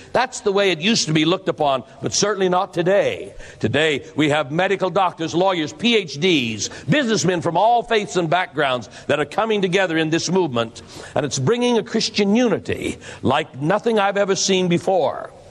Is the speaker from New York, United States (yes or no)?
no; Boise, Idaho, United States; I brought a newspaper from my hometown, Boise, Idaho.